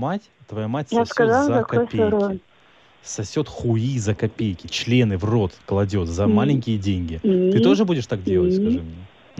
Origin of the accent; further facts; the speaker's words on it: Moscow, Russia; Я из Москвы.